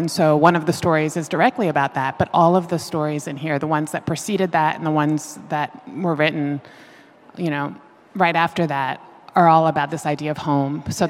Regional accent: Virginia, United States; this idea of myself as a native Virginian, as someone who was born in the United States, but was born and raised in Virginia.

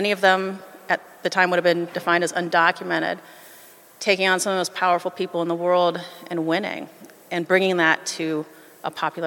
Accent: San Diego, California, United States; I'm from San Diego, California, so I grew up on the border. I'm a borderlander, right?

